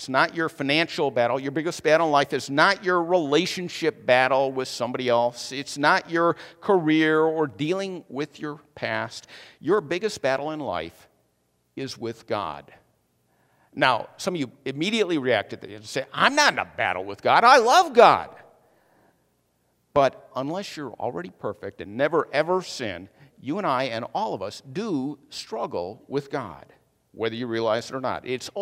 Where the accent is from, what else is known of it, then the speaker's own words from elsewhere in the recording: Chicago, Illinois, United States; because I grew up in the Chicago area and it's difficult to get back there.